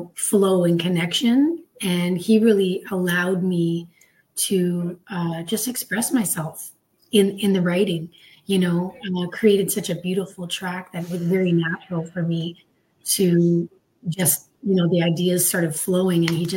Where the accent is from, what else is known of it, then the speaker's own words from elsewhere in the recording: Canada; now in United States; I was actually working on my visa to stay in America because I'm from Canada.